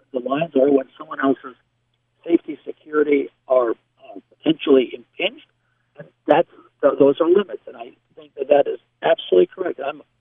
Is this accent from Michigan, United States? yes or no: yes; Ann Arbor, Michigan, United States; I grew up in Ann Arbor, Michigan.